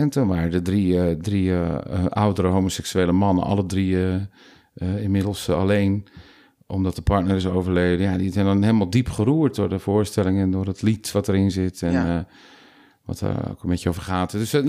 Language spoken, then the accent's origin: Dutch; Capelle aan de IJssel, South Holland, Netherlands; Ik ben opgetogen in, opgegroeid in Capelle aan de IJssel.